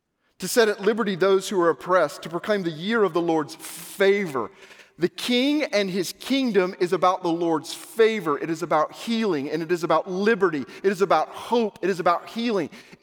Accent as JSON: {"language": "English", "town": "Little Rock", "region": "Arkansas", "country": "United States", "said": "Little Rock shut down. I'm from Little Rock."}